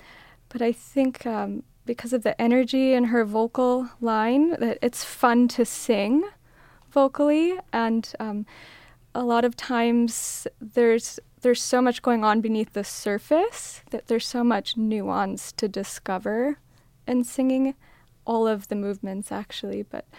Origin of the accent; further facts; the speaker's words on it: Grand Rapids, Michigan, United States; Well, I grew up in Grand Rapids as a pianist mainly